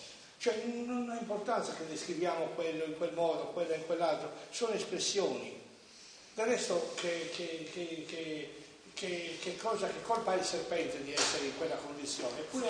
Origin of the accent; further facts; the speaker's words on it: Sardinia, Italy; io vengo dal nord della Sardegna, da una famiglia che viene dal nord dell'Italia, no?